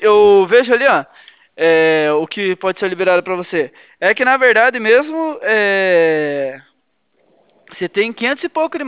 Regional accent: Curitiba, Paraná, Brazil; eu na verdade não sou daí de Rolândia, eu sou daqui de Curitiba

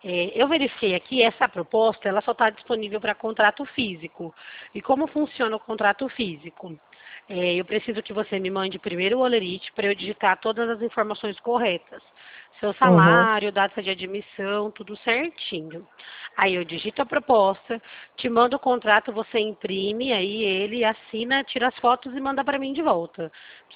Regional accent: Presidente Prudente, São Paulo, Brazil; Eu sou aqui de Presidente Prudente, a cidade.

